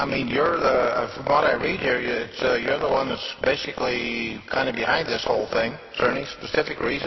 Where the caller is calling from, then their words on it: Alaska, United States; I'm calling from Alaska.